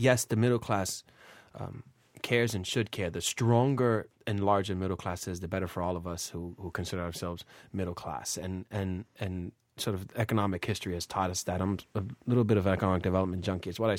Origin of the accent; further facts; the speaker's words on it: Hyde Park, United States; Frankly, growing up in Hyde Park, there's a lot of police officers when I grew up who lived in Hyde Park and. I felt very safe in those neighborhoods.